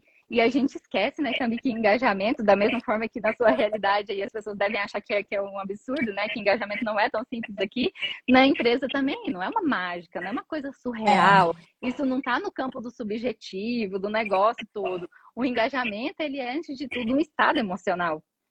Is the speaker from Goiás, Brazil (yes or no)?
yes; Goiás, Brazil; esse sotaque que não é do sul, então eu sou de Goiás. E o uai, o trem, o coisa, várias coisas faz parte daquilo que é meu dia a dia.